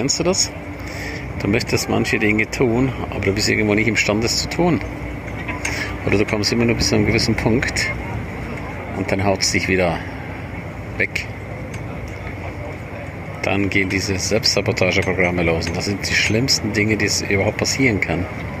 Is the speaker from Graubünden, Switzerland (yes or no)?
yes; St. Moritz, Graubünden, Switzerland; wie der Bianco-Grat in meiner Heimat St. Moritz